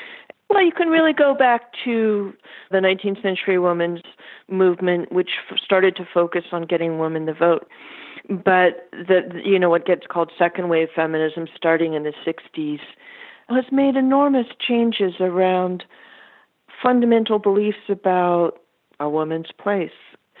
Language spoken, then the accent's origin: English; California, United States; I grew up in the Bay Area. I used to be really proud of being from here.